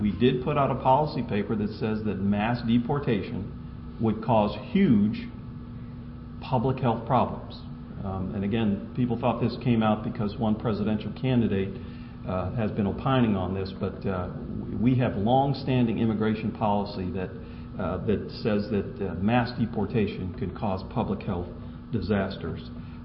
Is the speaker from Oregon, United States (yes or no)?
no; Louisiana, United States; I come from Louisiana. It's a hunting state.